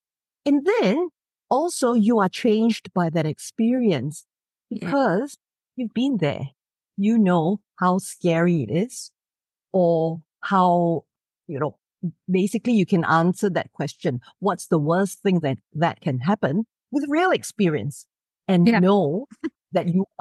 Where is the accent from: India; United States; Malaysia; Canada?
Malaysia; Ipoh, Perak; anyone who's listening who's from Ipoh. I'm one of them. I'm the eldest daughter of a single mother. Growing up in Malaysia when I was then, at a time when single mothers were not a socially acceptable thing.